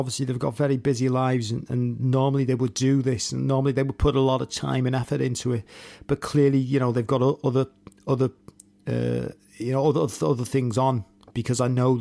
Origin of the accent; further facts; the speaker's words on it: Liverpool, North West England, United Kingdom; a place I'm familiar with because I'm from Liverpool as well, clearly.